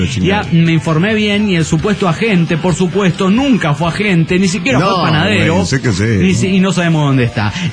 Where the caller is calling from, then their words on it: Cuernavaca, Morelos, Mexico; de Cuernavaca, Morelos, México.